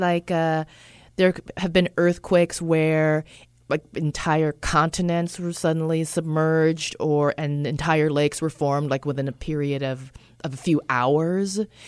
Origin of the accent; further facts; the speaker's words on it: San Francisco, California, United States; growing up in San Francisco, you're always hearing that it could happen any moment.